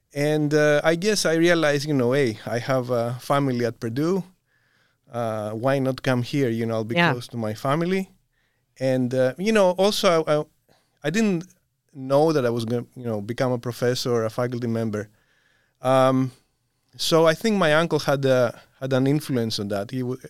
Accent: Greece; English is a second language; in my home country, which is Greece

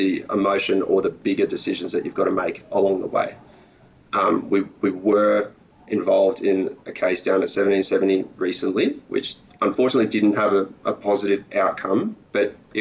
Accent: Newcastle, New South Wales, Australia; So I grew up in Newcastle. New South Wales.

